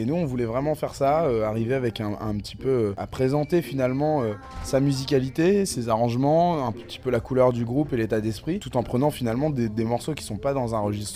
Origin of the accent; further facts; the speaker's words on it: France; Moi, je voulais vraiment avoir un album avec une majorité de titres en français parce qu'on est français.